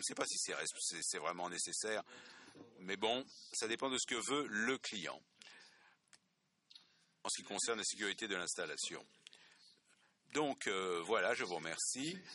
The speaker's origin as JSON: {"language": "French", "country": "Czechia", "said": "je suis de la République tchèque."}